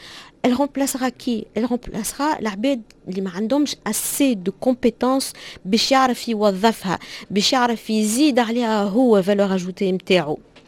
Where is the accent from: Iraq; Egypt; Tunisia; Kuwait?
Tunisia; النظره اللي كنا قعدنا عندنا في تونس ديما اللي المات والفيزيك والسيونس